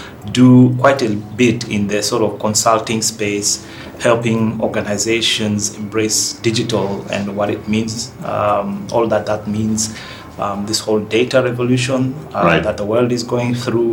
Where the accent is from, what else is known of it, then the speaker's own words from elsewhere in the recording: Nairobi, Kenya; And I was born in Nairobi, grew up here.